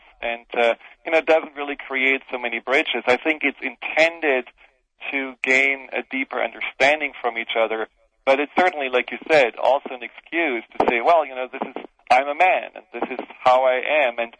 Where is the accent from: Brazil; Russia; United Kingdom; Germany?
Germany; now in United States; how I grew up in Germany and how, you know, I see people growing up here in the U.S.